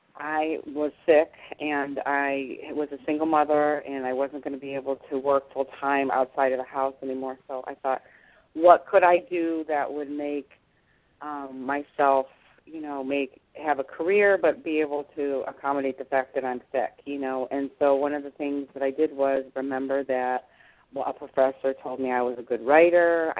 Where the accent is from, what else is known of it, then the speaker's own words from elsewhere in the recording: Cleveland, Ohio, United States; I grew up in Cleveland, and they had rock and roll shows coming in there, you know, and I was very blessed.